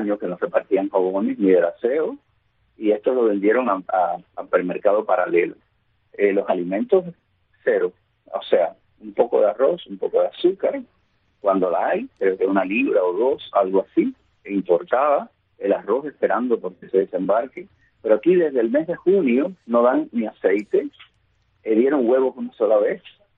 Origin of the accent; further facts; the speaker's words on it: Caibarién, Villa Clara, Cuba; Yo, como cubano y como caibarinense, abogo porque esto sea posible